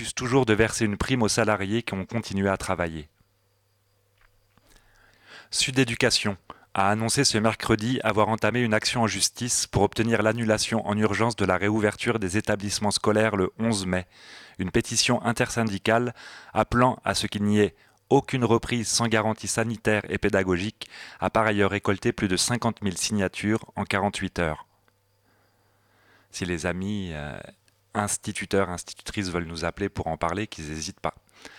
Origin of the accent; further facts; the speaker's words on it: Friuli-Venezia Giulia, Italy; accent: Friulian; French is a second language; que je prie d'excuser pour mon accent frioulant.